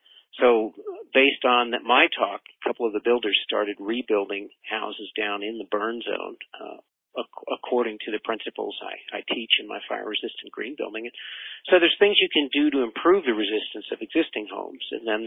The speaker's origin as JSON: {"language": "English", "region": "Vermont", "country": "United States", "tie": "born or raised there", "said": "I grew up in Vermont skiing and hiking and fishing and climbing and doing all the great backcountry stuff"}